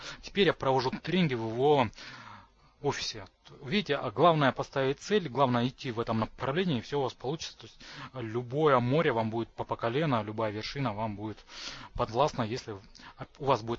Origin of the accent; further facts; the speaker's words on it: Chelyabinsk, Chelyabinsk Oblast, Russia; born there; now in Moscow, Russia; Мне 37,5 лет, я родился в Челябинске. Последние 10 лет я проживаю в Москве.